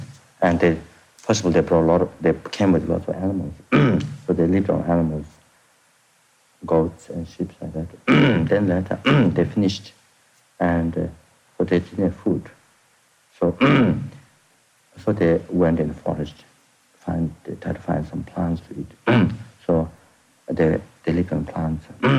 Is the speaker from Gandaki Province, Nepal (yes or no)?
no; Thame, Koshi Province, Nepal; born there; English is a second language; I was born in Solukhumbu. There's two places, lower and upper. Lower is a little more hotter, upper is a very cold one. The next to snow mountains.